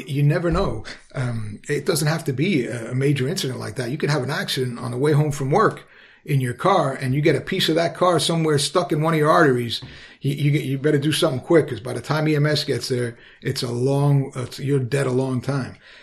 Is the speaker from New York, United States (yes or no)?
yes; Queens, New York, United States; I grew up in Queens and the culture there is very much nobody had a gun.